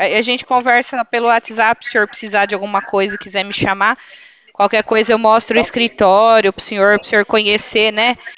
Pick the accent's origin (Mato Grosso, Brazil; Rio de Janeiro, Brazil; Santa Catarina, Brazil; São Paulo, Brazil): São Paulo, Brazil; Itatiba; eu sou daqui de Itatiba, do lado de Jundiaí